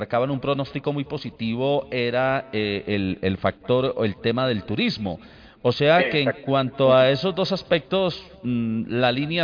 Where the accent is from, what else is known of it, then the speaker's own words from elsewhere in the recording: Colombia; Además, es una característica de nosotros como colombianos